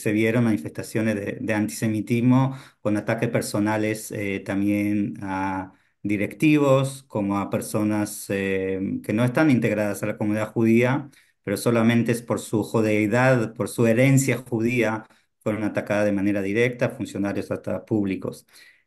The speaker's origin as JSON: {"language": "Spanish", "country": "Israel", "tie": "born or raised there", "said": "Yo soy israelí, nacido en Israel, que hasta que empecé a hacer diferentes misiones En Latinoamérica viví y conviví en Israel. Es más, mi última residencia era en Yafo, que es una ciudad mixta, ¿no? Israelí-árabe."}